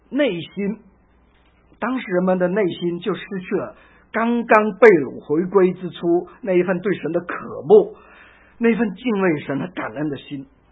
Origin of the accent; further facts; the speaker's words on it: China; 我们中国人又有一句话哈，真的很经典：上梁不正，下梁歪。